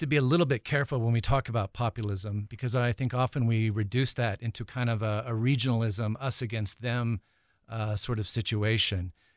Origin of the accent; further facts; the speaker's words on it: Arizona, United States; also born or lived in Flagstaff; I grew up in Arizona. I was educated in public schools outside of Tucson, and lived for many years in Flagstaff.